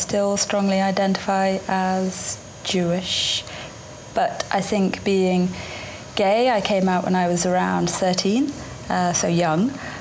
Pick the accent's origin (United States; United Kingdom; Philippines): United Kingdom; Leicester, East Midlands; I grew up in Leicester, which is a small-ish Jewish community. I was a member of the Orthodox community.